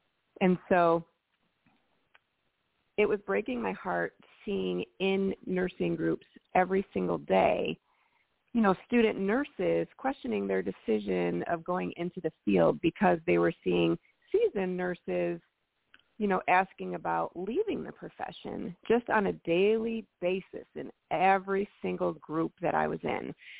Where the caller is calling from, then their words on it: Charleston, South Carolina, United States; I actually travel throughout the state of South Carolina, and I'm currently in Charleston.